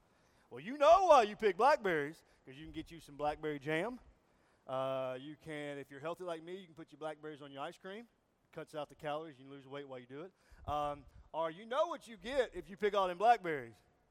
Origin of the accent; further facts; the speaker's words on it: Mississippi, United States; now in Columbia, United States; I'm born and raised in Mississippi and lived here all my life other than the past 4 years. We live in Columbia, South Carolina now, but Mississippi's in my blood.